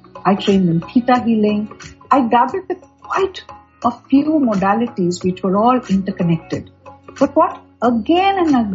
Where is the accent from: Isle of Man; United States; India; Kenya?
India; Kolkata, West Bengal; English is a second language; moved away as an adult; now in Dubai, United Arab Emirates; I was born in Calcutta in the eastern part of India, and I lived there till 2006 when I moved to Dubai.